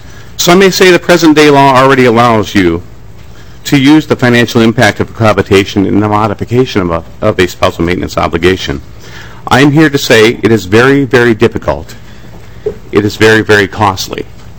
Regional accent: Marshall, Minnesota, United States; from Marshall, Minnesota.

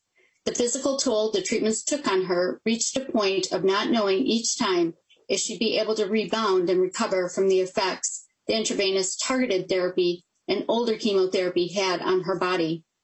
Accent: Rochester, Minnesota, United States; and I'm a constituent from Rochester, Minnesota.

